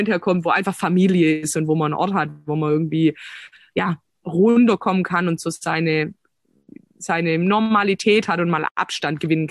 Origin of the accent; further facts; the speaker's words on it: Baden-Württemberg, Germany; Schwabenländle, gell, ist halt meine Heimat.